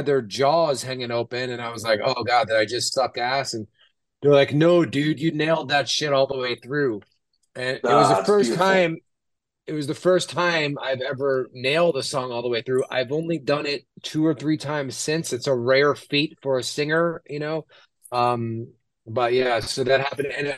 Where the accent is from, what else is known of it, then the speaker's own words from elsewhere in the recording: New York City, New York, United States; I grew up in New York City. I was into a lot of hardcore punk rock